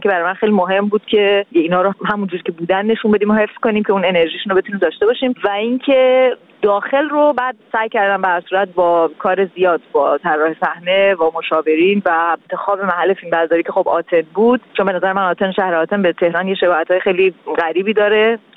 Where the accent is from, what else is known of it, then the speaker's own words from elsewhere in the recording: Iran; moved away as an adult; من درست همون هفته قبل از انتخابات من از ایران اومدم بیرون